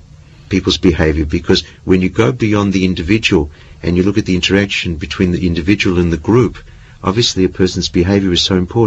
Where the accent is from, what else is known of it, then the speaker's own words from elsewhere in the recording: Australia; and especially as an Australian